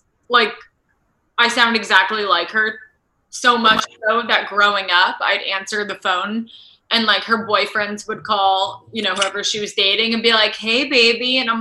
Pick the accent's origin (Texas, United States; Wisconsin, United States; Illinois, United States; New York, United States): New York, United States; I am from New York.